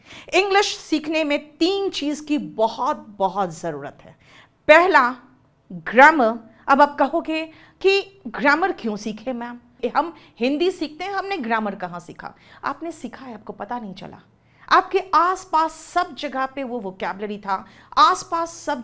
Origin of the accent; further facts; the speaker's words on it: Jharkhand, India; now in Delhi, India; हमारे क्षेत्र के कुछ लोग होंगे यहाँ पे, मैं झारखंड से हूँ, बिहार झारखंड यूपी वाले।